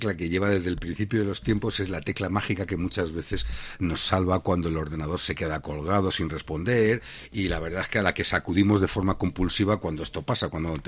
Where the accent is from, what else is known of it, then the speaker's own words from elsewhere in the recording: Spain; Bueno, como español y teniendo una ñ en mi apellido, te diría que para fastidiar